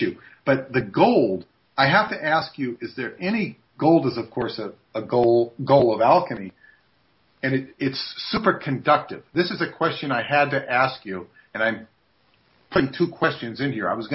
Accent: California, United States; It's a much more open society than it was when I grew up in California.

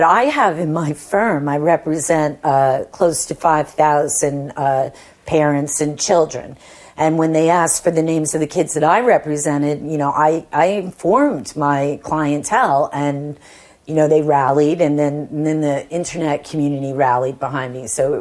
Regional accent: New York, United States; And, you know, I'm from New York. You know, we're kind of tough guys.

